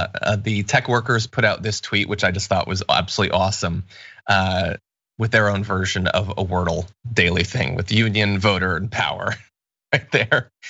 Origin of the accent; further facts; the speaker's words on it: Connecticut, United States; I'm from Connecticut originally, so I understand your pain.